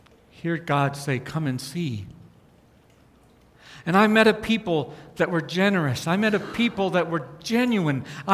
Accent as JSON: {"language": "English", "region": "South Dakota", "country": "United States", "tie": "born or raised there", "said": "So can anything good come from North Dakota as I'm growing up in South Dakota?"}